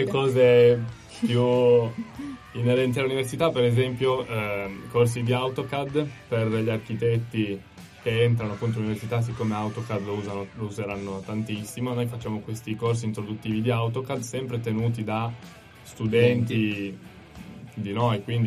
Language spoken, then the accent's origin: Italian; Turin, Piedmont, Italy; la mia città natale, ma secondo me è bellissima